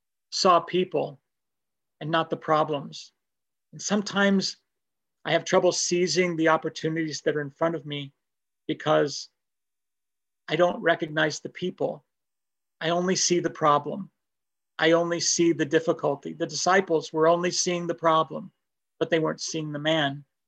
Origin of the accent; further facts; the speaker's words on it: Denver, Colorado, United States; I grew up in the Denver area in Colorado.